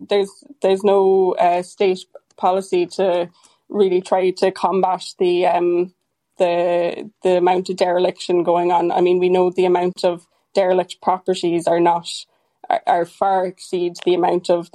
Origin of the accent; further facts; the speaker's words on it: Cork, Munster, Ireland; And I'm from Cork City myself.